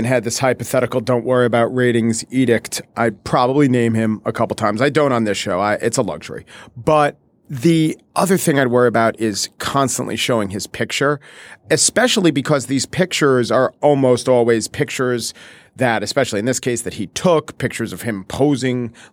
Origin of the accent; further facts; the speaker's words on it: New York City, New York, United States; Is that just because I'm a New Yorker